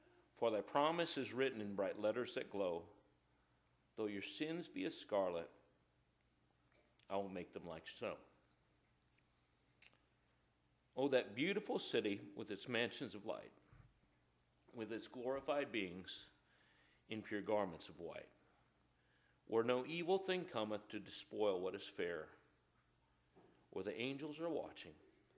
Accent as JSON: {"language": "English", "region": "New York", "country": "United States", "tie": "born or raised there", "said": "When I lived in New York, everybody had a nickname. I can't remember anybody growing up in New York that was called by their given name routinely."}